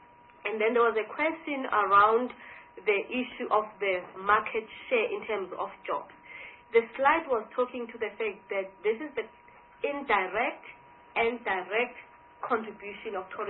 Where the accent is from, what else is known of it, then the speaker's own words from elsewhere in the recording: KwaZulu-Natal, South Africa; I'm from KwaZulu-Natal